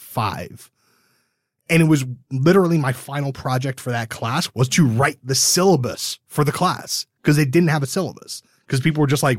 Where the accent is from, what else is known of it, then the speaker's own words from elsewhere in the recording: Brooklyn, New York, United States; I'm old and from Brooklyn.